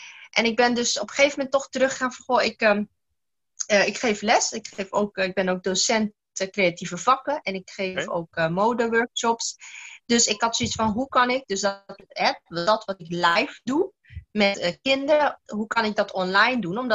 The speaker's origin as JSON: {"language": "Dutch", "country": "Aruba", "tie": "born or raised there", "said": "Ik ben geboren en getogen op Aruba."}